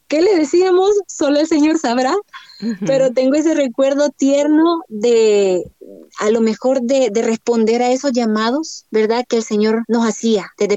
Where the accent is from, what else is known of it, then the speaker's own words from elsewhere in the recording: San Salvador, El Salvador; yo soy capitalina, yo soy de San Salvador, ahí nací.